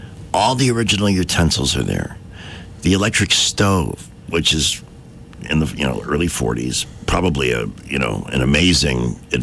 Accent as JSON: {"language": "English", "town": "Montgomery", "region": "Alabama", "country": "United States", "said": "I'm from Montgomery and I'm a talk show host there."}